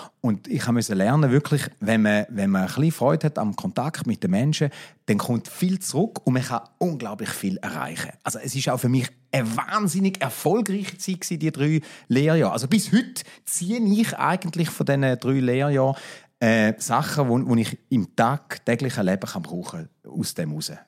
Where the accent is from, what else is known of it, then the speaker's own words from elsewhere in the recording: Weinfelden, Thurgau, Switzerland; in Weinfelden, dort, wo ich auch immer gewohnt habe, wo ich aufgewachsen bin, wo ich nie weggezügelt bin.